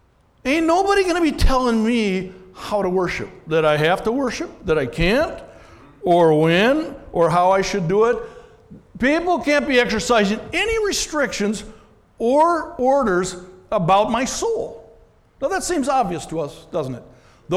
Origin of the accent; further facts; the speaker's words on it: United States; I am an American. I am deeply grateful for freedom.